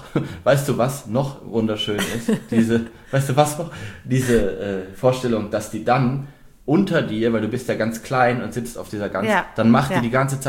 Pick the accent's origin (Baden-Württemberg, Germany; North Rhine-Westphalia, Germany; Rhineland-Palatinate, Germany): North Rhine-Westphalia, Germany; obwohl ich ja weit weg bin, aus NRW